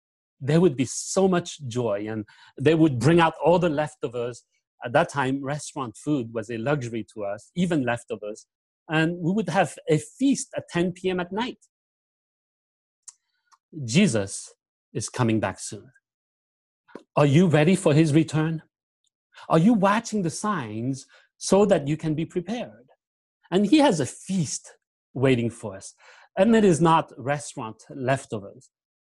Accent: Paris, Île-de-France, France; while growing up in Paris, just the six of us

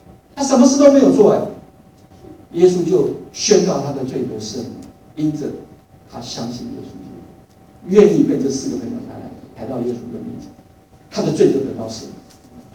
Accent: China; 我们中国人叫汉奸嘛

